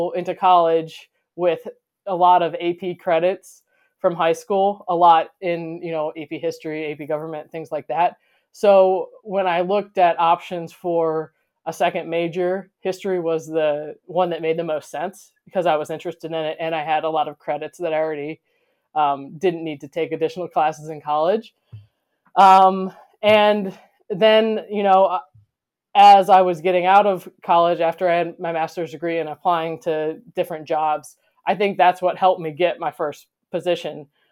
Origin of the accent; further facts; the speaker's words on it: Massillon, Ohio, United States; So I was born in Ohio, grew up in Massillon, Ohio, ended up going to Kent State for architecture.